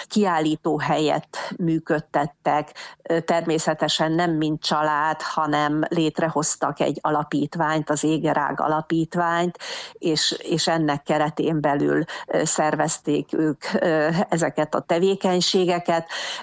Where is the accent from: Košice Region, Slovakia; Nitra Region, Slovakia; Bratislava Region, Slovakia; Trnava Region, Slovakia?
Košice Region, Slovakia; Moldava nad Bodvou; én szepsi származású vagyok, egy Szepsihez közeli kis településen, Tornaújfaluban születtem, illetve hát Kassán születtem, de ott nevelkedtem. Aztán mire iskolás lettem, akkor átköltözött a család Szepsibe, és én ezer szállal kötődök ehhez a kisvároshoz.